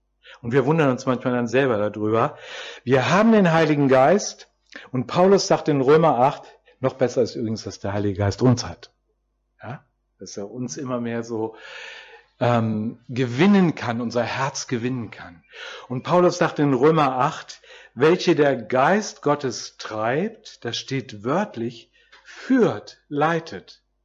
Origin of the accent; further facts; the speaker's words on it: Hesse, Germany; Ich hatte als Kind in Nordhessen Freunde, deren Eltern einen Taubenschlag hatten.